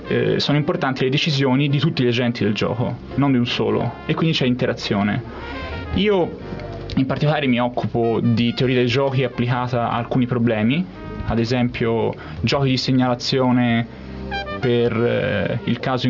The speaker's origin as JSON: {"language": "Italian", "town": "Florence", "region": "Tuscany", "country": "Italy", "tie": "born or raised there", "said": "io sono nato e cresciuto a Firenze, dove ho fatto l'università"}